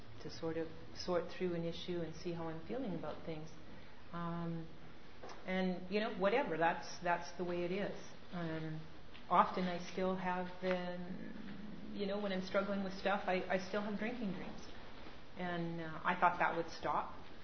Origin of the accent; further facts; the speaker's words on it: Regina, Saskatchewan, Canada; we ended up back in my hometown, which is Saskatchewan. I'm from Regina.